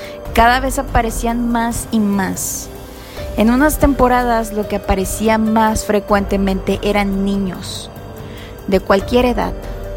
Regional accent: Matamoros, Tamaulipas, Mexico; lo que durante por muchos años se vivió aquí en mi tierra, Matamoros, Tamaulipas.

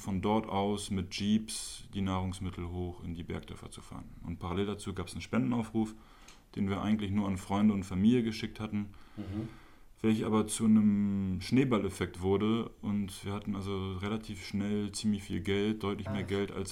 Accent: Berlin, Germany; Ich bin in Berlin aufgewachsen, deutsch-französische Eltern, deutsch-französisch aufgewachsen, spreche auch beide Sprachen

